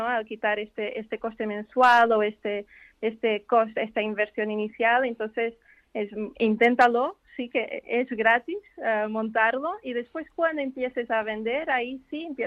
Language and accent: Spanish; Portugal; Yo soy portuguesa, pero sí, el apellido es belga.